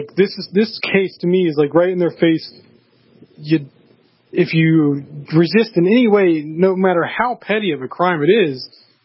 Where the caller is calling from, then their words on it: Dayton, Ohio, United States; In Dayton, Ohio.